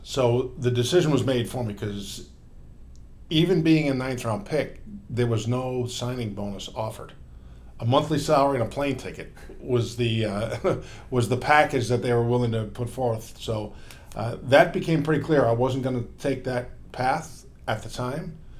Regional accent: New York, United States; So growing up in the New York area, I was a big Yankee Met fan.

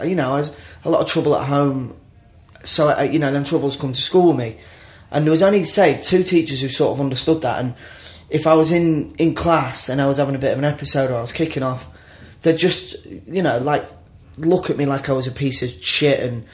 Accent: Grimsby, Yorkshire and the Humber, United Kingdom; because I was brought up in Grimsby, and it's not the sort of... It's a rough town, and I was in a rough area of a rough town

